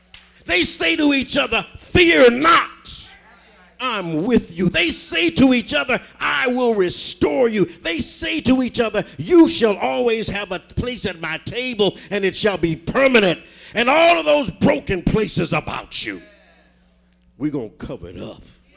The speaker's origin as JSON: {"language": "English", "town": "Compton", "region": "California", "country": "United States", "tie": "born or raised there", "said": "That little house I grew up in Compton is 1,100 square foot house."}